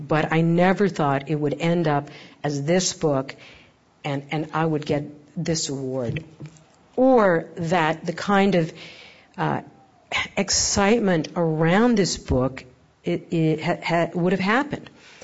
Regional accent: California, United States; I mean, I honestly, as a Californian, I thought everybody knew what the Commonwealth Club was.

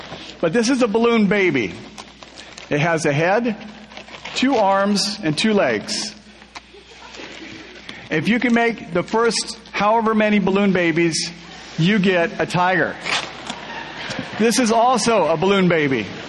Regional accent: Pacific Northwest, United States; The Waitansi Island was based on all those really small towns that I grew up in the Pacific Northwest

